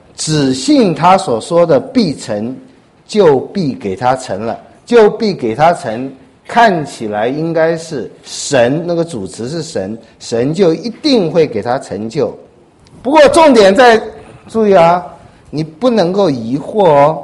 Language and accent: Chinese; China; 我们中国人很喜欢加一个心字哈。